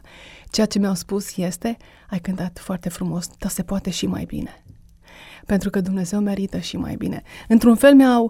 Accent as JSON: {"language": "Romanian", "region": "Bucharest", "country": "Romania", "tie": "born there", "said": "M-am născut în București"}